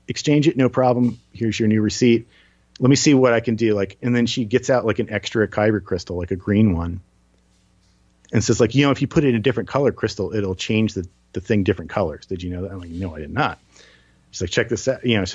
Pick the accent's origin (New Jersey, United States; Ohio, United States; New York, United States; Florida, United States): New Jersey, United States; I'm from New Jersey, and I assume that everybody's going to like give me the third degree